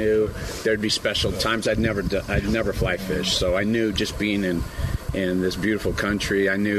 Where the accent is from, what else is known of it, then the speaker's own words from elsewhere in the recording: California, United States; From Southern California. I live in Santa Ana, California.